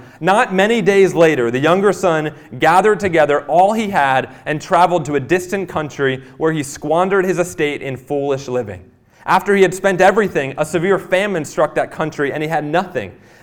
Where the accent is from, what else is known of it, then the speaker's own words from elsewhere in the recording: New Jersey, United States; I grew up on the Jersey Shore. Not the show, but the actual place.